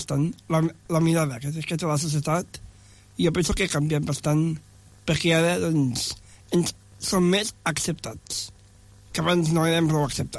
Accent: Tàrrega, Catalonia, Spain; jo soc de Tàrrega, vale? I va venir l'Institut Manuel de Pedrolo, on jo havia estudiat

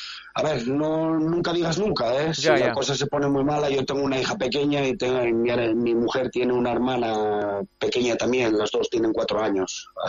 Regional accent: La Felguera, Asturias, Spain; De la Cuenca … de la Felguera.

